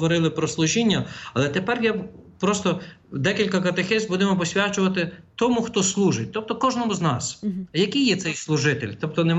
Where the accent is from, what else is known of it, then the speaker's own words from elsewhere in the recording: Ivano-Frankivsk, Ivano-Frankivsk Oblast, Ukraine; я є родом з Івано-Франківська